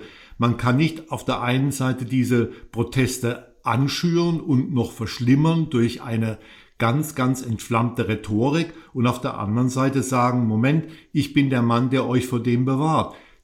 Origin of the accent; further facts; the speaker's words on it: Charlottesville, Virginia, United States; Das ist meine Heimatstadt, ja.